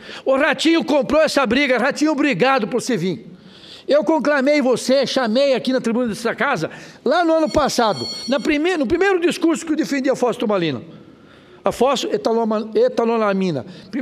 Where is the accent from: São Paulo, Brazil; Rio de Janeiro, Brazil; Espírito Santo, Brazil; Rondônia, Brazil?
Rondônia, Brazil; em nome lá do meu estado de Rondônia